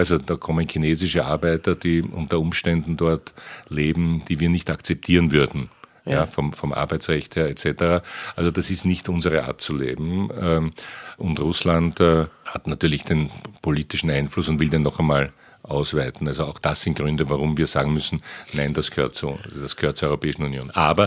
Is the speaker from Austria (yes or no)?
yes; Austria; Jetzt wissen wir als Österreicher, dass das auch etwas länger dauern kann